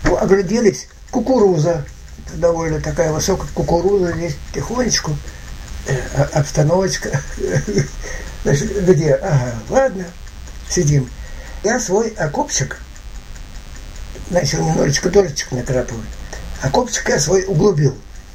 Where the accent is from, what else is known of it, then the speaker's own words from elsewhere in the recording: Moscow, Russia; я москвич, там, ну, москвич, там это звучало.